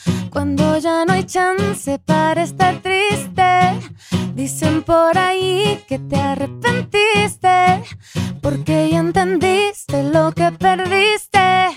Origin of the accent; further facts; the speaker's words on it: Guadalajara, Jalisco, Mexico; O sea, pero es que yo soy de Guadalajara.